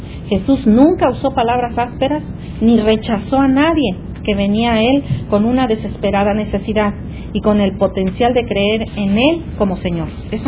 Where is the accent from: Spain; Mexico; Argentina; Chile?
Mexico; now in United States; Y todas las que estamos aquí, que venimos de México, sabemos lo que es un perro, ¿verdad?